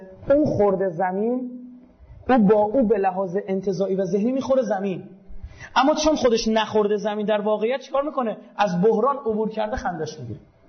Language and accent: Persian; Iran; به عنوان یک پژوهشگر، به عنوان یک ایرانی، به عنوان یک مسلمان